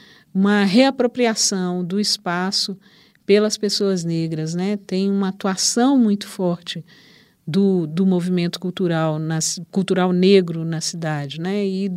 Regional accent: Belo Horizonte, Minas Gerais, Brazil; Sou de Belo Horizonte.

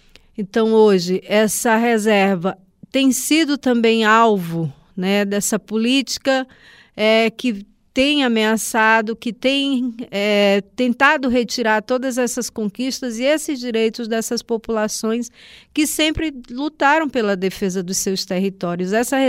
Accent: Rio Branco, Acre, Brazil; como eu fui criada em Rio Branco, né, estudava em Rio Branco

